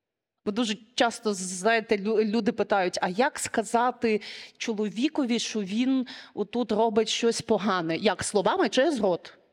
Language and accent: Ukrainian; Crimea, Ukraine; now in Kyiv, Ukraine; Я з Криму. До 14-го року я мешкала у Криму і, відповідно, через окупацію виїхала до Києва, живу і працюю там.